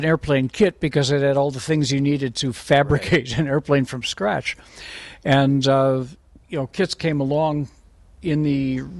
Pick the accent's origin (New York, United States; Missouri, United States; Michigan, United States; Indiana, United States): Indiana, United States; Anderson; I'm from Anderson, Indiana, just right outside of Indianapolis.